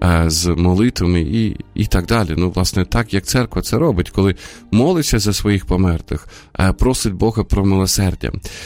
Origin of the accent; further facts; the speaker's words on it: Sumy, Sumy Oblast, Ukraine; now in Kyiv, Ukraine; виїхати з Києва, поїхати до Сум, до мого рідного міста